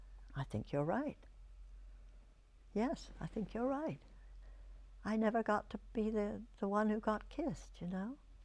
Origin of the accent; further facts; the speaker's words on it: United Kingdom; I mean, as a British actress, I certainly had never seen him in vaudeville